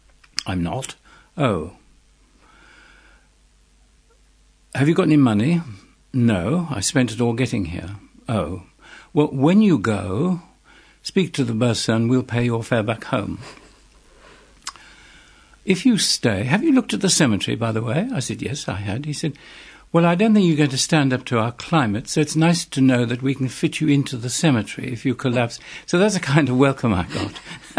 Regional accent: Bulawayo, Zimbabwe; In my hometown of Bulawayo in Zimbabwe.

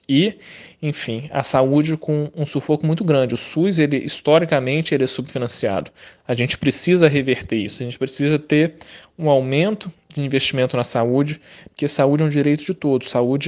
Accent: Rio de Janeiro, Brazil; Nós que somos do Rio de Janeiro, nós sabemos disso.

